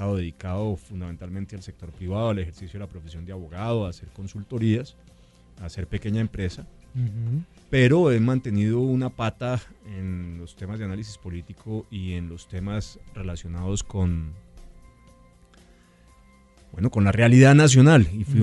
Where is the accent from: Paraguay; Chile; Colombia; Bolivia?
Colombia; Bogotá; Yo soy un bogotano chandoso, un bogotano gosque, porque si bien mi abuelo paterno era bogotano raizal, uh-huh. mi abuela paterna es payanesa y mi bisabuela era santandereana. Y del lado de mi mamá, pues tengo un abuelo materno